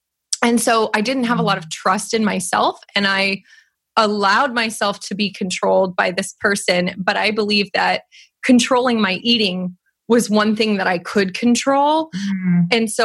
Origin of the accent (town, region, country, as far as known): California, United States; born or raised there